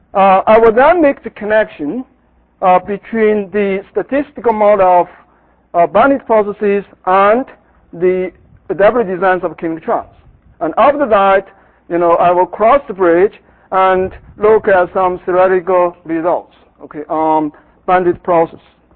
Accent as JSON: {"language": "English", "country": "Canada", "said": "So being the Canadian in this workshop, I may take a little bit of a more conservative approach."}